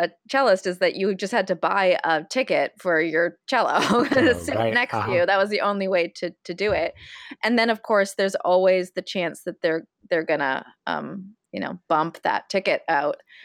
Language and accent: English; California, United States; So I'm from California.